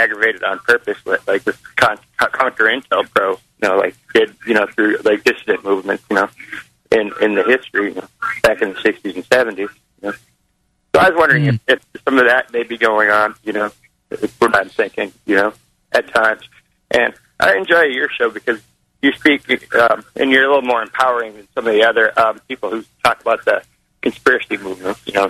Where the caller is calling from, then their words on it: Louisiana, United States; I'm calling from Louisiana.